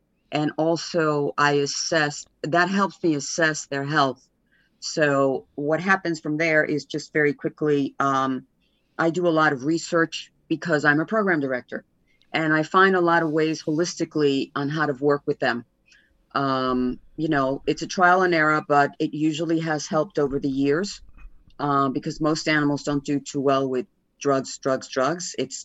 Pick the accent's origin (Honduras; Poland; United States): Honduras; moved away; But I am Central American. I'm Honduran and mixed with Welsh and came to live in this country.